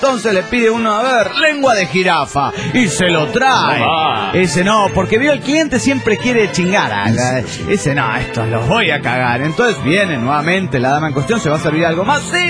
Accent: Cali, Valle del Cauca, Colombia; de Cali, Colombia.

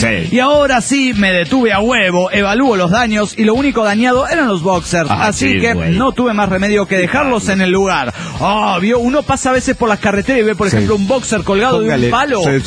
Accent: Morelia, Michoacán, Mexico; de Morelia, Michoacán.

